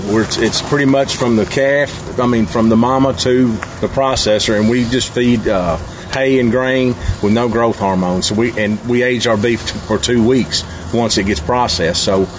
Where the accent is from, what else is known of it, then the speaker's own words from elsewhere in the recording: Guthrie, Kentucky, United States; I grew up in Guthrie, Kentucky, but there was a mystique about Adams that always drew me here.